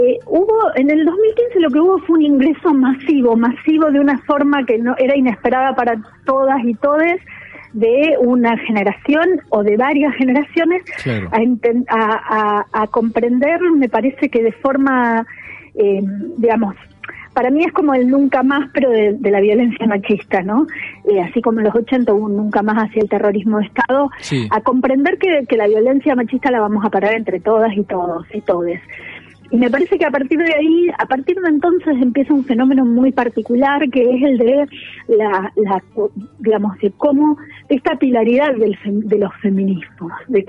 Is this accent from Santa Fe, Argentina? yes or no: yes; Coronda, Santa Fe, Argentina; born there; Coronda, que es el pueblo, que es una ciudad, pero bueno, tiene 20.000 habitantes, donde yo nací